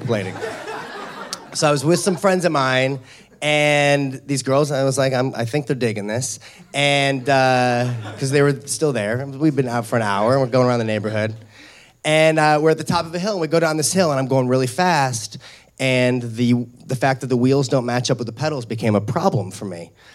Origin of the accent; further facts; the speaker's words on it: St. Louis, Missouri, United States; When I was 12 years old, I grew up in St. Louis, Missouri.